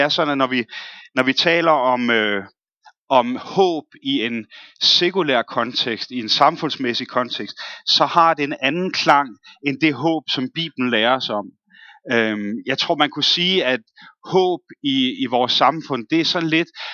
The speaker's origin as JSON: {"language": "Danish", "town": "Bornholm", "region": "Capital Region of Denmark", "country": "Denmark", "said": "Det har jeg ikke set på Bornholm, hvor jeg kommer fra"}